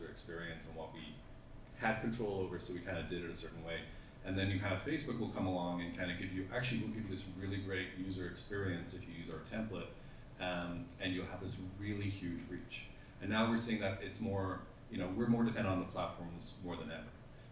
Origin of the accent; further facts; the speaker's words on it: Ireland; now in United States; I'm an Irish person, became American, so I'm still working on my US history.